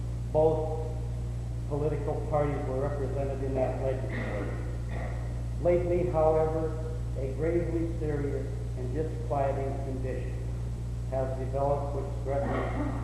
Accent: Alaska, United States; I was born on Prince William Sound, grew up there, went to school there, worked in the canneries, in the mines, and for the Old Road Commission on the Richardson Trail.

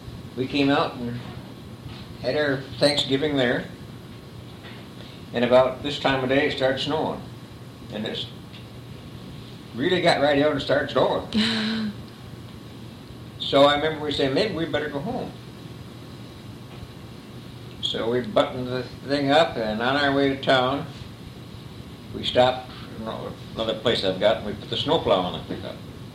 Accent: New York, United States; now in Kodiak, United States; No, I came direct from New York State.

